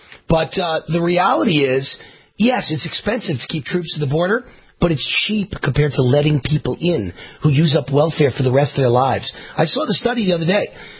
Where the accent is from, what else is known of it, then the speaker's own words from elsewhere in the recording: United States; born there; because I was born in America, and all my friends and relatives are in America.